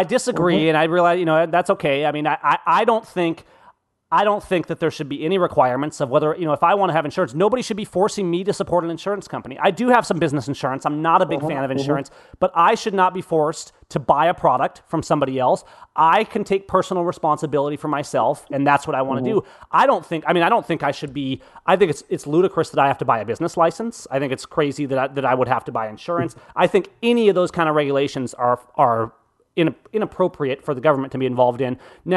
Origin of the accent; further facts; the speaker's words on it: United States; at that point, I would, as an American, refer you to my constitution.